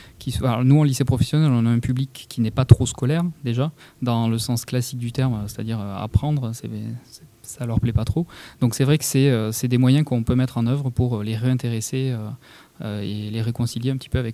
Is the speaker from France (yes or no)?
yes; Bourgogne-Franche-Comté, France; accent: Toulouse; Alors, moi je viens d'à côté d'Audincourt, même si j'ai un accent toulousain.